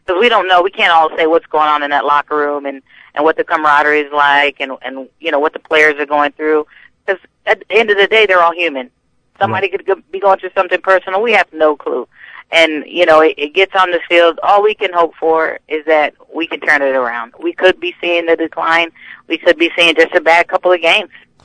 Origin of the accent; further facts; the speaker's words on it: Providence, Rhode Island, United States; now in Las Vegas, United States; Well, I'm in Vegas. It's not that bad. It's not New England cold. Like, you know, I'm from Providence, Rhode Island.